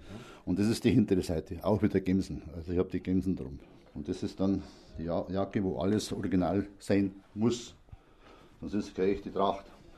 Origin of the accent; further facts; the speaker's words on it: Aschau im Chiemgau, Bavaria, Germany; und bin aus Ascha im Chiemgau gekommen.